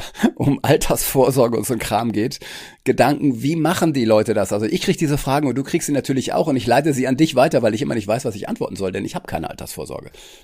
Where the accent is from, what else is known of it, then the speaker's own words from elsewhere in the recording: North Rhine-Westphalia, Germany; ich bin ja aus Ostwestfalen, ne?